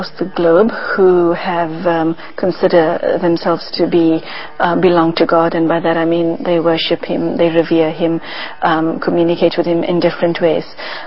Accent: South Africa; I come from South Africa

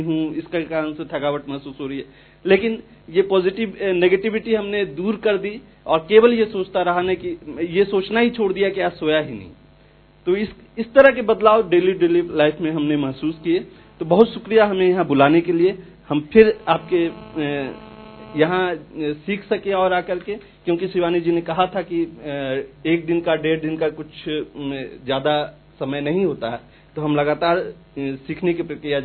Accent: Jamshedpur, Jharkhand, India; मैं जमशेदपुर से हूँ.

